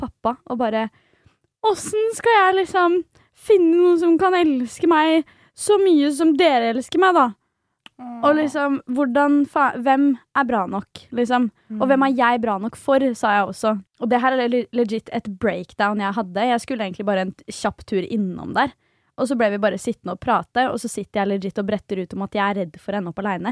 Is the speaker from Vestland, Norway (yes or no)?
no; Svelvik, Vestfold, Norway; Jeg var hjemme i Svelvik hos mamma og pappa.